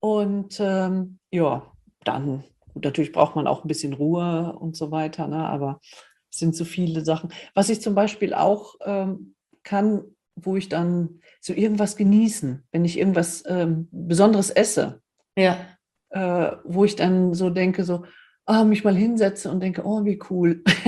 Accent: Northern Germany, Germany; ich bin ein Norddeutscher, ich will an die Küste

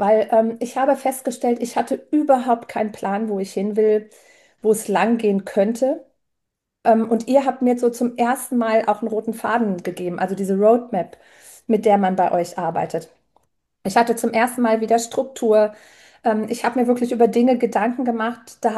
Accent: Hesse, Germany; ich komme aus dem Rhein-Main-Gebiet

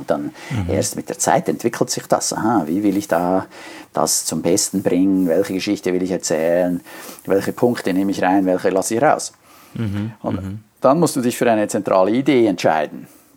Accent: Switzerland; ich komme aus der Schweiz. Dann lachen die alle.

